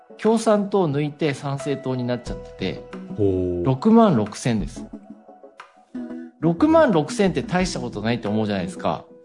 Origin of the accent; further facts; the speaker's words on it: Yamagata, Japan; で、私、ふるさとの山形でも